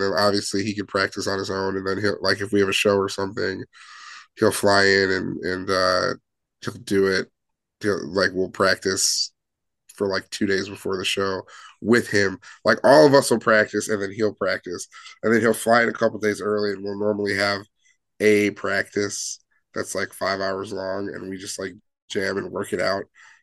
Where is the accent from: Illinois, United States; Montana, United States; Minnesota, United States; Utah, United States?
Illinois, United States; Chicago; we're all from Chicago or the Chicagoland area.